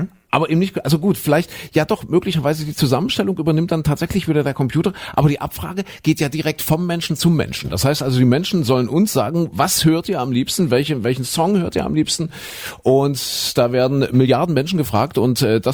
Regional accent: Germany; ich bin ja in der DDR groß geworden als Kind noch. Also war ja noch DDR, ausgehende DDR.

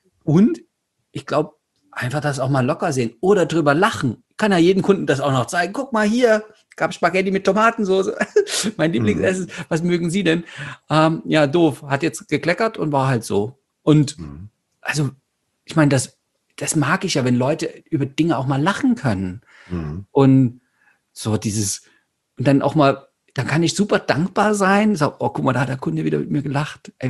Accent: Saxony, Germany; ich bin ja aus Sachsen.

